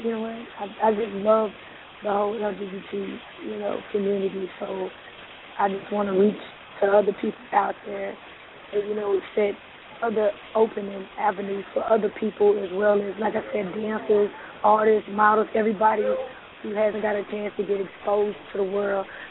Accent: Dallas, Texas, United States; I'm from Dallas, from the D.

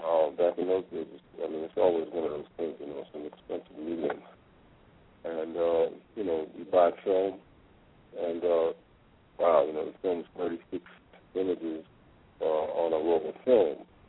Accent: New York, United States; moved away as an adult; now in South Africa; I'm originally from New York. Born in Harlem, Westchester kid, and came over to South Africa. I guess the first time was back in the end of 97.

